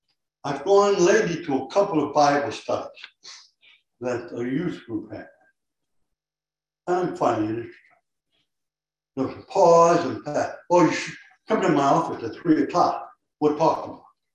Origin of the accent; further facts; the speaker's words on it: Colombia; now in United States; And I found out after I came over from Columbia that some of the, we had a group called the Knights of the Mystics.